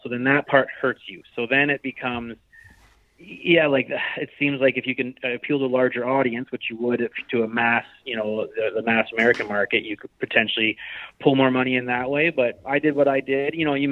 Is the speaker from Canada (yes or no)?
yes; Canada; I'm Canadian. I'm coming down from Canada to fish down here